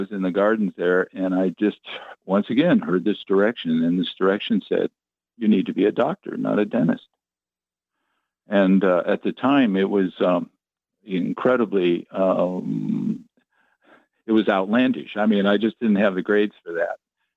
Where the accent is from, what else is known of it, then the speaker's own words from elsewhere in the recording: California, United States; But when I was about 13, once again, growing up in California, skateboarding and surfing and all